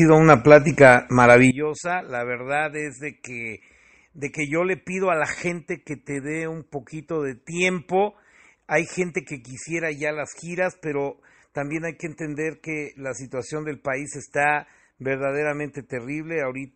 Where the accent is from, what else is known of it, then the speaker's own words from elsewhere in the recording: State of Mexico, Mexico; Yo soy mexiquense y me da mucho gusto que el Estado de México tenga un presidente